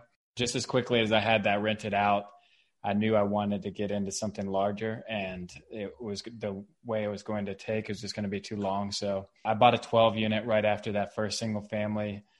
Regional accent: Cincinnati, Ohio, United States; I was born and raised in Cincinnati, in Madeira.

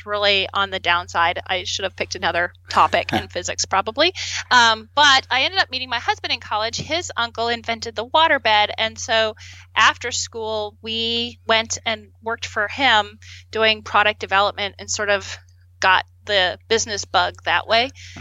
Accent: Canada; I'm from Canada originally, and I was on the junior Olympic team

